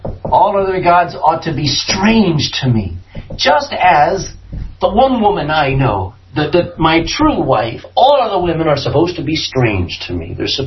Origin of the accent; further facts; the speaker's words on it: United States; I come from America.